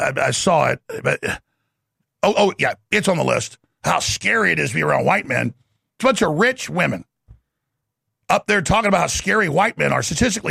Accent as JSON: {"language": "English", "country": "United States", "said": "Well, I'm an American and I'm a Christian and I'm a patriot and I'm white."}